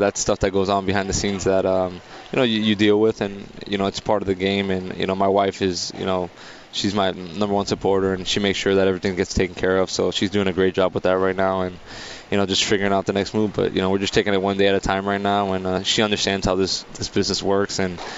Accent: Miami, Florida, United States; You know, born and raised in Miami, so

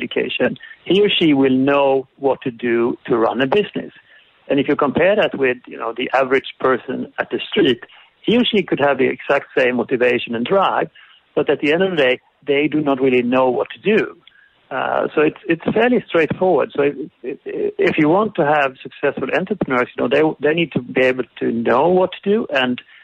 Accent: Sweden; so I'm from Sweden, so I'm coming from the outside, and I would have an outside view here.

